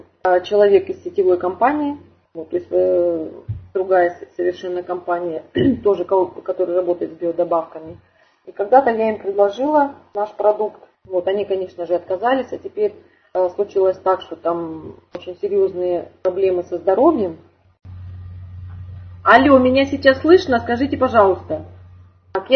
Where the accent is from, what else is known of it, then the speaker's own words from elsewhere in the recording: Far East, Russia; Я горжусь, что я из Дальнего Востока